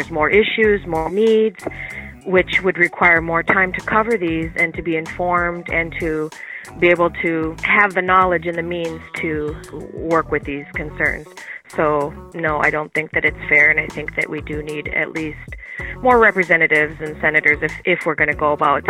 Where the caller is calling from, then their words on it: Rochester, New York, United States; I'm calling from Rochester